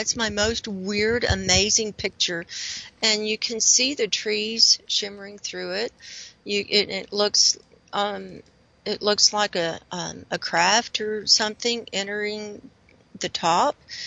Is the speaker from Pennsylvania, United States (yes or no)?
no; Lubbock, Texas, United States; I grew up in Lubbock, Texas, and Roswell's about 4 hours away.